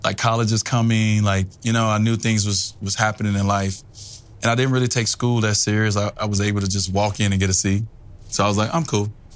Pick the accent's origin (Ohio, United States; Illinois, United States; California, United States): Illinois, United States; Chicago; And that was because I grew up in Chicago.